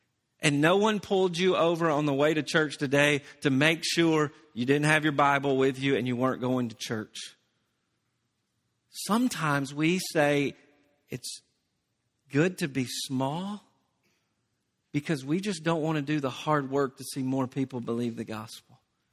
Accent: Tennessee, United States; Now, I'm from Tennessee and I love going to Neyland Stadium.

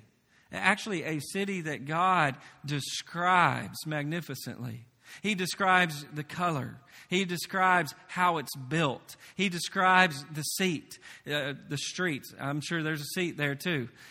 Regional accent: Tennessee, United States; If you didn't know, I'm from the South. I'm from Tennessee.

